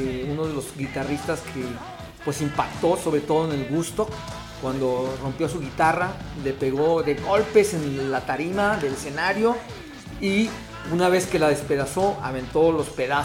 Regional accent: Mexico; Recuerden que somos rockeros mexicanos.

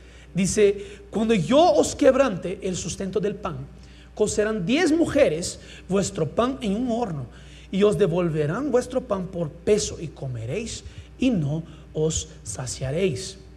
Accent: Brazil; Spanish is a second language; Yo aprendí porque soy un brasileño y ya les enseño.

